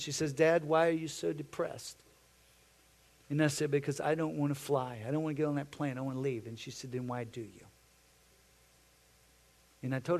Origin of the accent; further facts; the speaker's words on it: Texas, United States; For me, I was raised in Texas as a young man, and the way you raised young men in Texas was something God had to deal with me and say, that's not what I want you to do to your children.